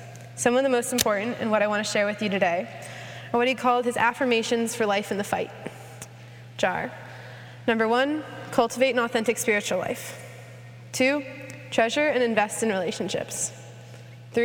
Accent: University Park, Maryland, United States; As some know, I do not live in this area. I am from University Park, Maryland, about 20 minutes away on a good traffic day.

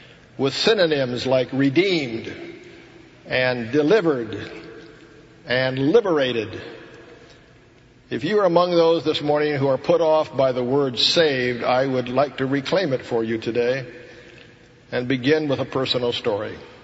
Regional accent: Los Angeles, California, United States; as a youngster growing up in Los Angeles, I whiled away many an hour on the beaches of the Pacific Ocean, all the way from Santa Monica to Redondo Beach.

